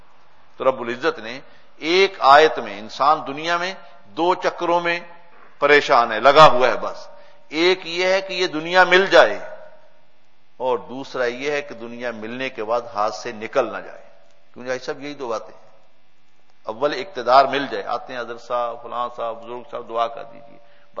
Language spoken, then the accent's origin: Urdu; Pakistan; میں چونکہ پاکستان سے تعلق رکھتا ہوں وہاں کی بات جانتا ہوں